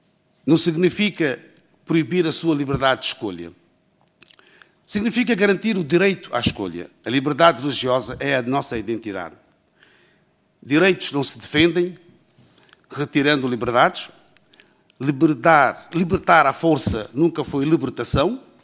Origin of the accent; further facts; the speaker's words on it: Portugal; E, acima de tudo, com amor à nossa pátria, que é Portugal. Somos portugueses